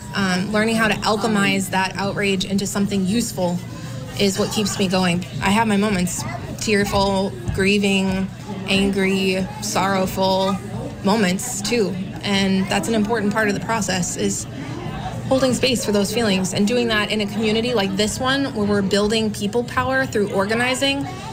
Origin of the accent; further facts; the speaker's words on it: Minnesota, United States; the values that I hold near and dear and really cherish as a Minnesotan